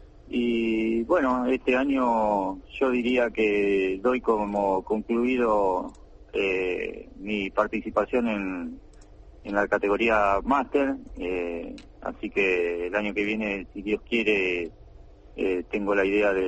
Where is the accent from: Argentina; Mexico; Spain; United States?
Argentina; Tandil, Buenos Aires Province; now in Mar del Plata, Argentina; el de Tandil, donde es mi ciudad natal, y que es donde yo actualmente represento, más allá de que yo vivo acá en Mar del Plata